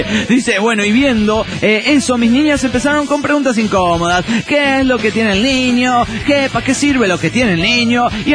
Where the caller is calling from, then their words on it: Michoacán, Mexico; de Marina Michoacán.